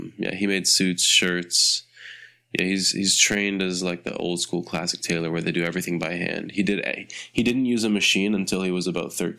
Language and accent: English; Toronto, Ontario, Canada; born there; I was born in Toronto, Canada, and my father is a tailor.